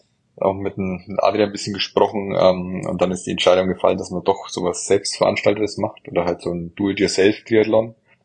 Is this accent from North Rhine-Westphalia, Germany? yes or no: no; Herzogenaurach, Bavaria, Germany; ich komme aus Herzogenaurach und hier ist ja Adidas und Puma ansässig.